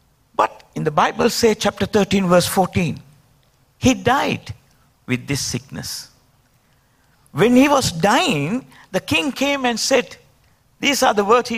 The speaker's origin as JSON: {"language": "English", "country": "Sri Lanka", "said": "I'm from Sri Lanka."}